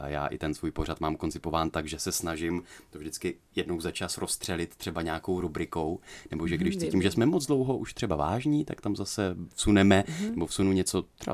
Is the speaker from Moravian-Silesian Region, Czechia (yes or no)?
yes; Ostrava, Moravian-Silesian Region, Czechia; now in Prague, Czech Republic; já teda jako rodilý Ostravák, tak se snažím taky trošku z té Prahy výjíždět